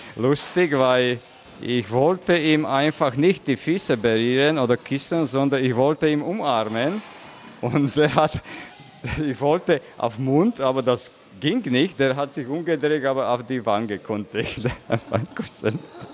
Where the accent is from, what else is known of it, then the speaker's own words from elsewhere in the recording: Slovakia; moved away; also born or lived in Germany; Ich komme aus der Slowakei, aber ich habe 26 Jahre in Deutschland gearbeitet und gelebt.